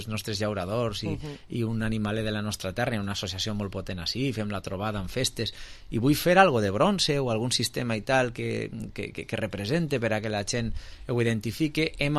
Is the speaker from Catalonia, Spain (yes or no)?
no; Valencian Community, Spain; I en la nostra cultura d'ací del Mediterrani i nosaltres especialment com a valencians pues tenim una cultura en les famílies de repartir molt la terra en l'herència